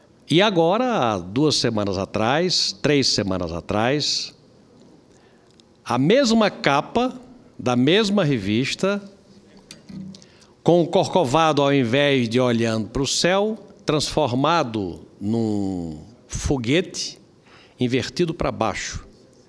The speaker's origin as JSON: {"language": "Portuguese", "country": "Brazil", "said": "faço isso como brasileiro que torce para que as coisas aconteçam e deem certo"}